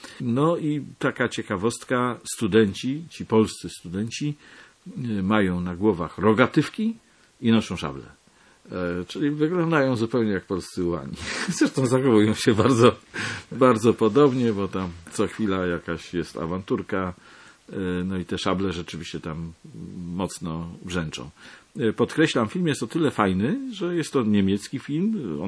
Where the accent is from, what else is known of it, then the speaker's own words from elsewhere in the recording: Ustka, Pomeranian Voivodeship, Poland; Wychowałem się w Ustce